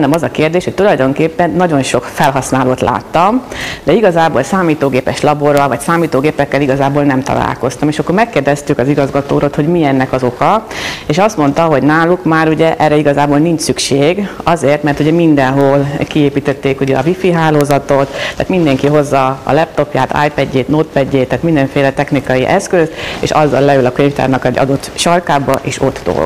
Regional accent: Hungary; egy argentin hölgy, egy ugandai úr, és jó magam, mint magyar, illetve európai hölgy, kaptuk meg a lehetőséget arra, hogy eljussunk Kanadába.

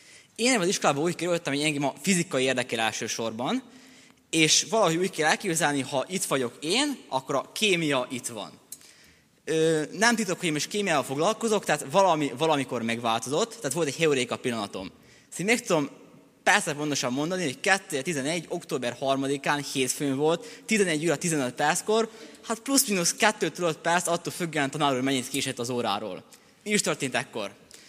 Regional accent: Kanizsa, Vojvodina, Serbia; born or raised there

